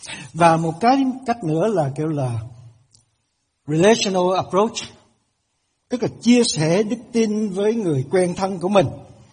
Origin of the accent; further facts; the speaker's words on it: Bình Định, Vietnam; 90 năm trước, quê tôi, quý ông bà chị em nghe cái giọng tôi là biết rồi, tôi là dân nẩu thứ thiệt á. Quê lắm lận.